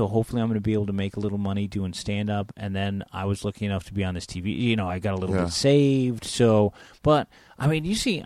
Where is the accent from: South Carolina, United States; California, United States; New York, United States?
California, United States; San Francisco; I grew up in San Francisco, like I said, moved down here.